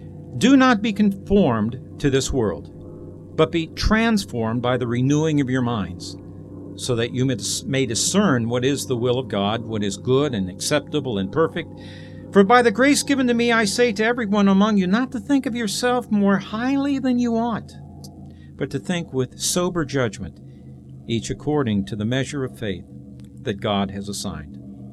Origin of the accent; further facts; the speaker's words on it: Ohio, United States; I'm not from Michigan. Actually, I'm from Ohio.